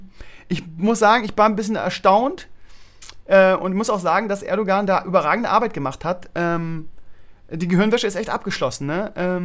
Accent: Bremen, Germany; Ich komme aus Bremen-Gröpeling, irgendwie, da ist die Ausländerquote sehr, sehr hoch.

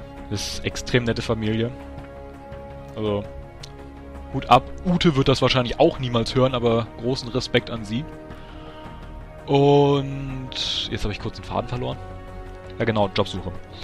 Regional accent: Rostock, Mecklenburg-Vorpommern, Germany; Einraumwohnung hier gefunden in Rostock. Also ich bin hier quasi direkt wieder in meinem Wohnort, wo ich aufgewachsen bin.

